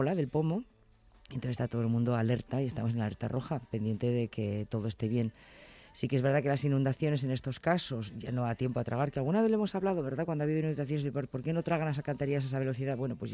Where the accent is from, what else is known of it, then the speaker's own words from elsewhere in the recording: Estella, Navarre, Spain; mira, en Estella, en mi pueblo, ahí está el río Ega